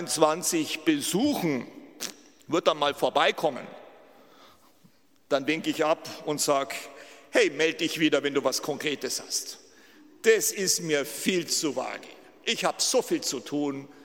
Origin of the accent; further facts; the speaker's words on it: Germany; In vielerlei Hinsicht bin ich ja ein typischer Deutscher und das ist auch gut so.